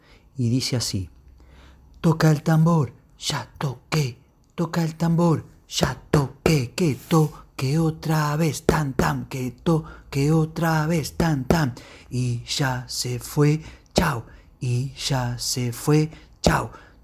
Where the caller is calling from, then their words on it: Argentina; de …, aquí desde Argentina.